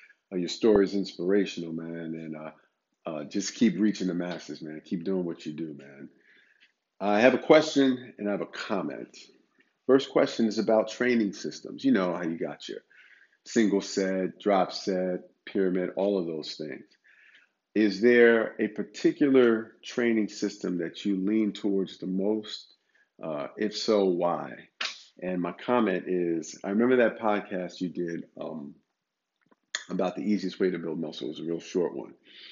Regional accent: Montclair, New Jersey, United States; now in Atlanta, United States; I'm from Montclair, New Jersey, but I live in Atlanta now.

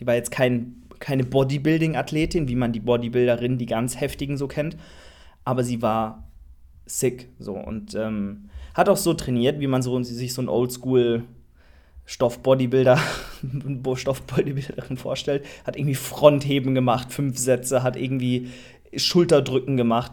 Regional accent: Karlsruhe, Baden-Württemberg, Germany; bei uns in Karlsruhe, wir sind sehr nah an Frankreich

